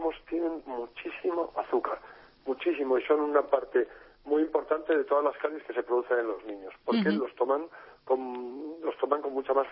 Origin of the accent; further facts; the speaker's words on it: Salamanca, Castile and León, Spain; ya que somos de aquí de Salamanca.